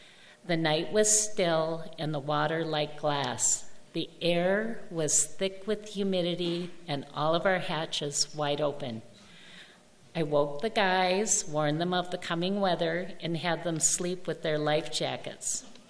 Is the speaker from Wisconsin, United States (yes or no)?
yes; Washburn, Wisconsin, United States; from Washburn.